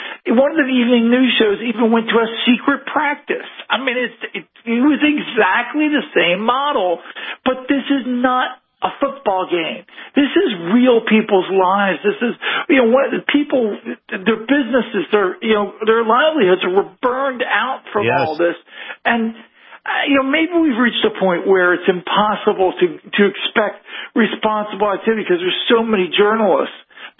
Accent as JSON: {"language": "English", "town": "Baltimore", "region": "Maryland", "country": "United States", "said": "You know, I'm from Baltimore. The city, a lot of the city burned."}